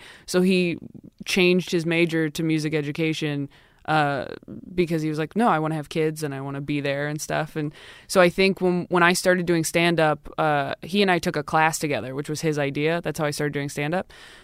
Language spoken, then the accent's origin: English; Modesto, California, United States; also born or lived in Temecula; I grew up in like Modesto until I was like 10. And then I was in Temecula.